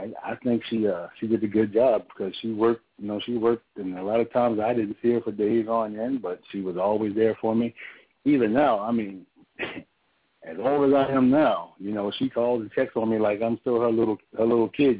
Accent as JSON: {"language": "English", "town": "Baltimore", "region": "Maryland", "country": "United States", "tie": "born or raised there", "said": "You know, I grew up in Baltimore, and one thing I always said to myself was I never wanted to be my father's son."}